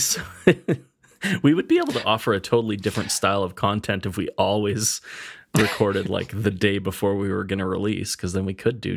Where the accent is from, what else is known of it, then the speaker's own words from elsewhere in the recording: Edmonton, Alberta, Canada; We're two chefs from Edmonton, Alberta, Canada.